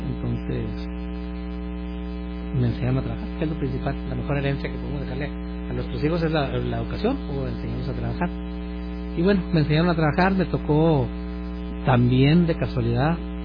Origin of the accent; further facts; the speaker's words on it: Ciudad Juárez, Chihuahua, Mexico; medio siglo, poquito más de medio siglo, ahí la dejamos. Pero tengo, desde los 3 años, tengo viviendo en Ciudad Juárez. Soy de Ciudad Juárez. Aquí estudié mi primaria, mi secundaria, la prepa